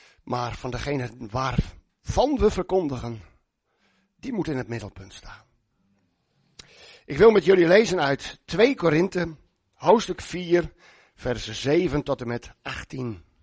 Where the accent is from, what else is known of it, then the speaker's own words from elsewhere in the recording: Ternaard, Friesland, Netherlands; Ik kom samen met mevrouw uit Ternaat.